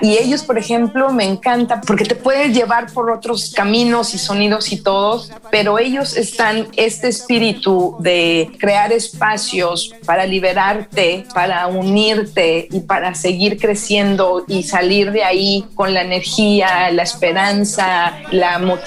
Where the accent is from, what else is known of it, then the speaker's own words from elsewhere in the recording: Mexico; como mexicana con ritmos africanos